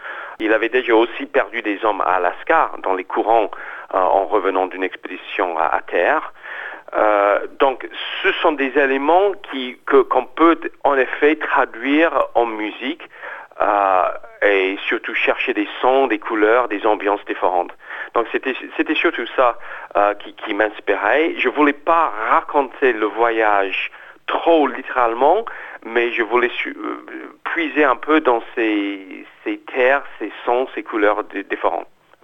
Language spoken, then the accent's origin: French; Australia; French is a second language; moved away as an adult; now in Paris, France; Et donc je suis parti d'Australie, jeune homme, plein d'espoir et de rêves. Et je me suis installé à Paris